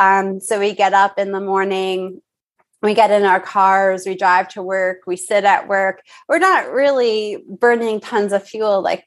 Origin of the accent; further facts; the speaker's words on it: Toronto, Ontario, Canada; We're from Toronto. It's the most diverse city in the entire world.